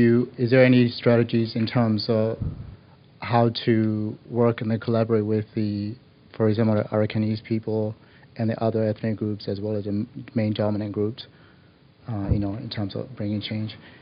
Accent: Myanmar; English is a second language; when I was growing up in Burma

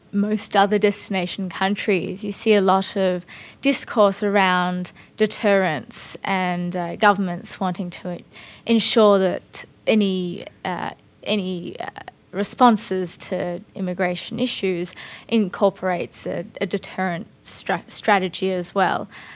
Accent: Australia; now in New York City, United States; I'm an Australian attorney, currently migrant in New York City.

